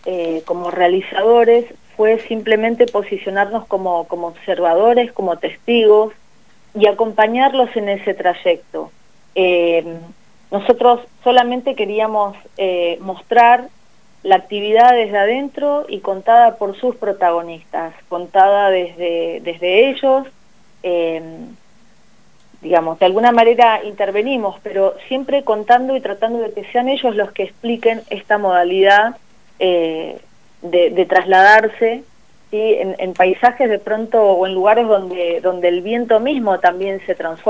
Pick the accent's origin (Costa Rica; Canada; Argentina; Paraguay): Argentina; Chos Malal, Neuquén; yo soy de Chosmalal, soy nacida y criada en el norte neuquino